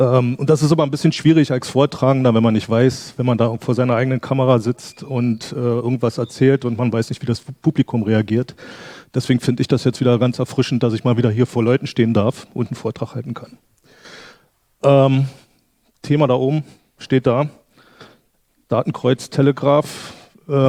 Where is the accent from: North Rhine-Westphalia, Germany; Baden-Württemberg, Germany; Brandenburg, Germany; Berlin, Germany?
Brandenburg, Germany; Brandenburg an der Havel; Ich komme aus Brandenburg an der Havel. Also es gibt tatsächlich eine Stadt Brandenburg, die in Brandenburg, im Land Brandenburg ist.